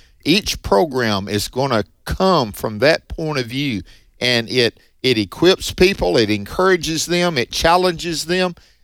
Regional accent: Mississippi, United States; I mean, I was raised here in Northeast Mississippi with godly pastors that preached the word of God

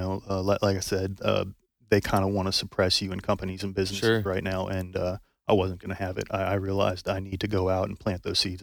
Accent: Mayfield, Kentucky, United States; My hometown is Mayfield, Kentucky.

